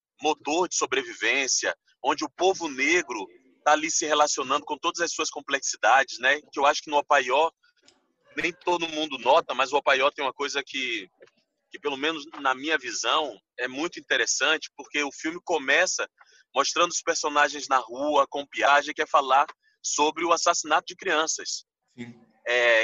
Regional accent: Bahia, Brazil; Como baiano, eu acho importante falar.

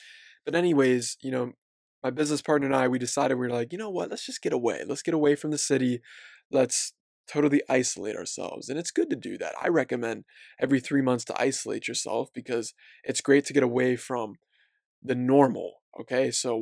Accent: Chambersburg, Pennsylvania, United States; I'm from Pennsylvania. I'm from a very conservative town called Chambersburg, Pennsylvania.

